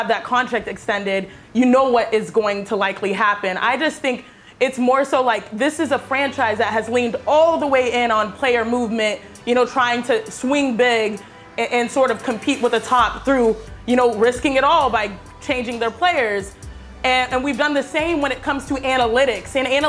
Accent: Houston, Texas, United States; I say we because you said it, I'm from Houston.

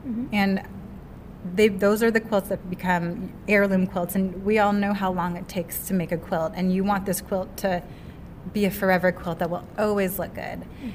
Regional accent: Seattle, Washington, United States; so I'm from Seattle, like my last collection was called Loyal Heights, which is a neighborhood in Seattle

